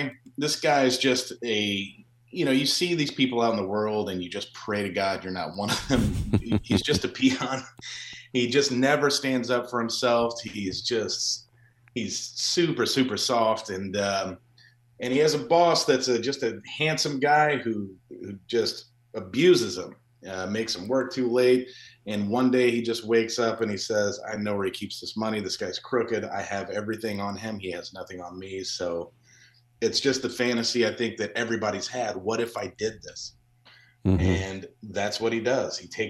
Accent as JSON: {"language": "English", "region": "Massachusetts", "country": "United States", "tie": "born or raised there", "said": "Like, you know, kid growing up in Massachusetts, man, like you see Green Monster, you see all that."}